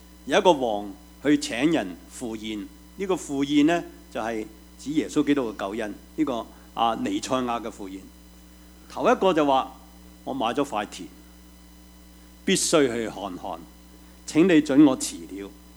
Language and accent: Cantonese; China; 我哋中国人先要牛耕田，马食谷嘅啫。